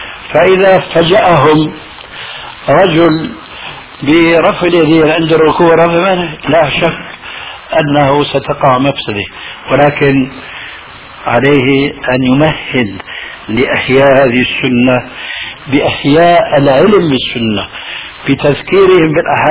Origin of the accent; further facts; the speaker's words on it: Syria; نضربها كما يقولون عندنا في الشام اللاوي،